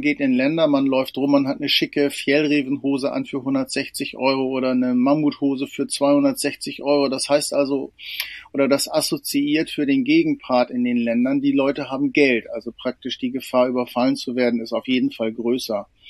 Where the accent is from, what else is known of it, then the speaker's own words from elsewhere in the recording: Lower Saxony, Germany; Ich bin auf dem Land groß geworden, in einem kleinen Dorf in der Nähe von Spiekeroog-Neufeld an der Nordseeküste.